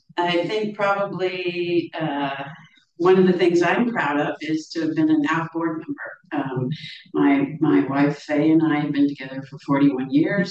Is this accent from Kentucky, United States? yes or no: no; California, United States; I grew up in Marin.